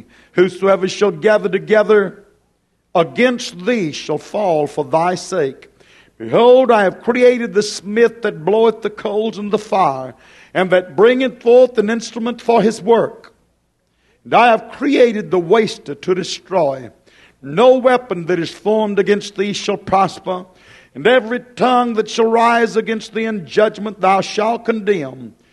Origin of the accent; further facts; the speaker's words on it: United States; You know, it's hard for us as American people to accept the idea that we are at an end.